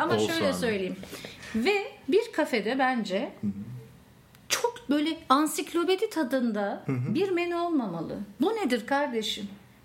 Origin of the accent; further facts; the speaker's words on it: Istanbul, Turkey; Bak ben doğma büyüme İstanbulluyum.